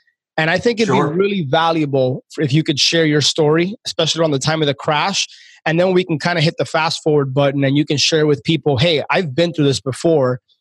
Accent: Miami, Florida, United States; I'm born and raised in Miami.

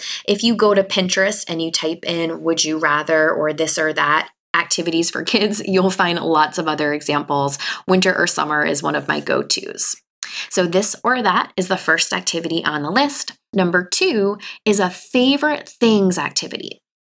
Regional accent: Long Island, New York, United States; accent: Long Island; You heard me there with my Long Island accent sneaking out.

